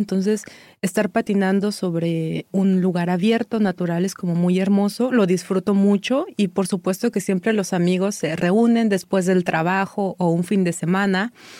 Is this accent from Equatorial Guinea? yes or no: no; Mexico; fui asimilando poco a poco el idioma, me fui quitando ese miedo de decir, lo voy a pronunciar mal, pues la gente se da cuenta que soy mexicana